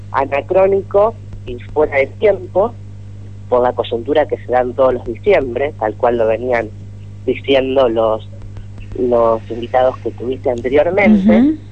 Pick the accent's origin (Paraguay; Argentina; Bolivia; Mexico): Argentina; como argentina me queda el sabor amargo y la indignación